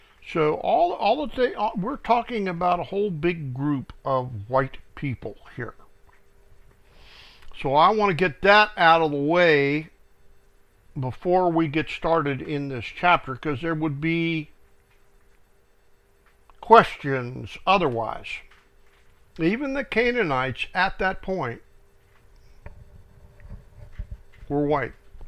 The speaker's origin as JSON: {"language": "English", "country": "United States", "said": "I live in the United States of America. I'm called an American."}